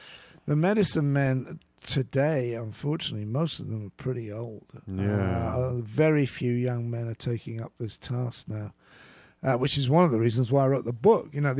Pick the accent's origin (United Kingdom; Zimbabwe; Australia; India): United Kingdom; now in United States; Being British was just exotic enough to get me through the door.